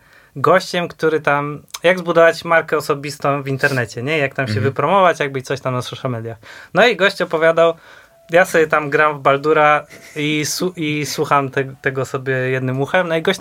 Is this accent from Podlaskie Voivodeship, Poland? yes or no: no; Bydgoszcz, Kuyavian-Pomeranian Voivodeship, Poland; Ja mam bardzo podobnie, jestem z Bydgoszczy i no jest trochę inaczej